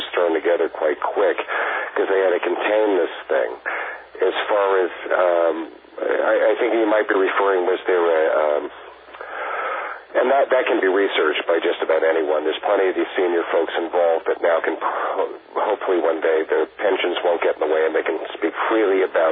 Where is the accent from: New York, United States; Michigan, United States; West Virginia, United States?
New York, United States; We're both from New York, and it's kind of a coping mechanism.